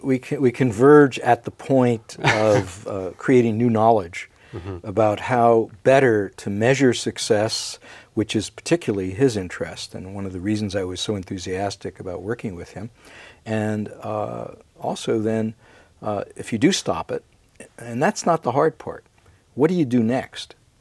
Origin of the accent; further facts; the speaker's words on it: United States; now in Canada; I originally came from the United States to Canada. I've learned all that stuff. So now I'm a Canadian nationalist, but I'm not an extreme nationalist.